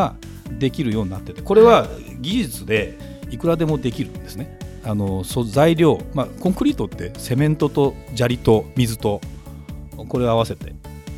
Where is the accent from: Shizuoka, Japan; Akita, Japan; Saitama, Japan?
Saitama, Japan; 東京に住んでたわけじゃない、埼玉に住んで生まれたので、そういうもうのどかな一戸建てでも